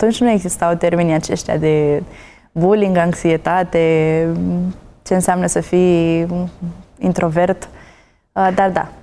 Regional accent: Tulcea, Tulcea County, Romania; Eu sunt din Tulcea, chiar din oraș.

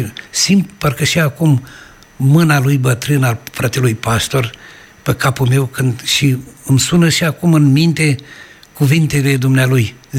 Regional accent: Dobruja, Romania; În zona Dobrogei.

